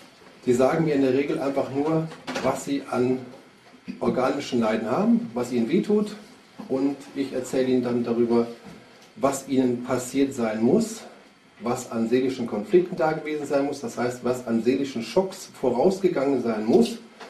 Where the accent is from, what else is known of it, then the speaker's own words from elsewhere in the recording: Hösbach, Bavaria, Germany; Ich komme aus Hösbach und bin Gesundheitsberater der neuen Medizin.